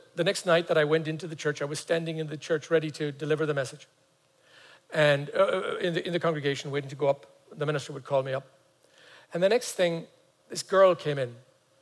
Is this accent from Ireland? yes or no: yes; Ireland; my father's mother was Scotland, and they actually lived in Northern Ireland. So I had some of that in me too, you know. But I'm Southern Irish